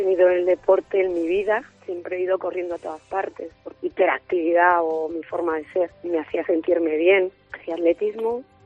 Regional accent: Horche, Castilla-La Mancha, Spain; Ultrella tiene una gran misión, que es dar a conocer la España vaciada y Orche. Mi pueblo pues fue elegido como final de etapa

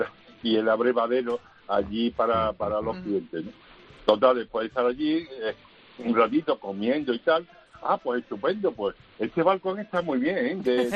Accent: Valencina, Andalusia, Spain; yo soy de Monte Miguel, de aquí de Sevilla, de Vivón Valencina

